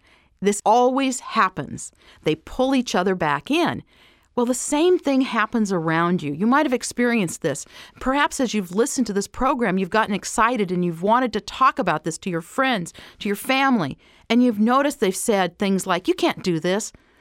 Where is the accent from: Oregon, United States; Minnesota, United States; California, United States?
Oregon, United States; And this story comes from my childhood. I grew up in Oregon.